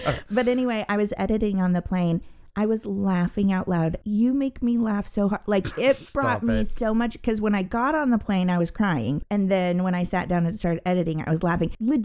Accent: Springfield, Missouri, United States; It's not easy. I'm from Springfield, Missouri.

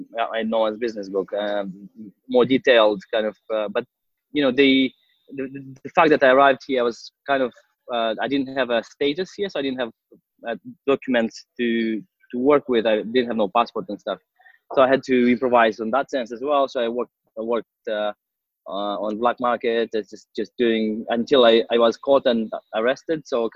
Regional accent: Moldova; I'm coming from Moldova. I used to do professionally judo. I'm a judoka. I used to be professional sportsman representing my country in judo.

